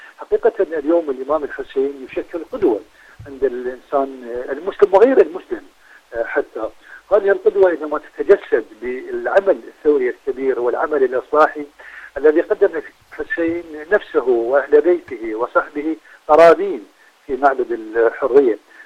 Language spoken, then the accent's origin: Arabic; Iraq; عندنا في العراق